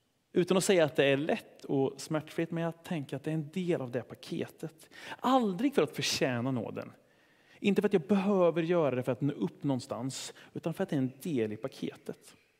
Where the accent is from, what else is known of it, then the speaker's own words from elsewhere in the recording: Sweden; Vilket kanske kan upplevas lite naket när jag tänker på mig själv som svensk.